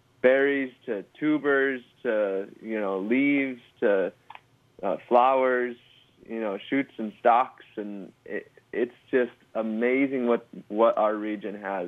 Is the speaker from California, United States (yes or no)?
no; Wisconsin, United States; moved away as an adult; I spent the first 23 years of my life in Wisconsin, growing up in the North Woods